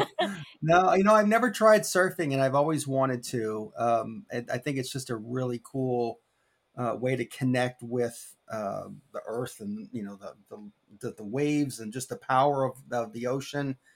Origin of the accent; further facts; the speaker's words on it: Monterey, California, United States; born there; also born or lived in Norfolk, Virginia / Jacksonville, Florida; I was born in Monterey, California.